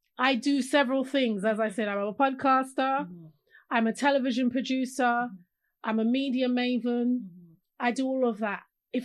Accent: London, United Kingdom; I grew up in London. Mm. I understand the perspective.

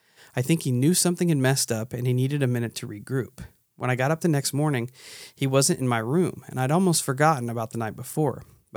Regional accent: St. Charles, Missouri, United States; I'm from St. Charles, Missouri, about 30 minutes west of St. Louis, and I still live in the general area. My family owned 30 acres there when I was growing up.

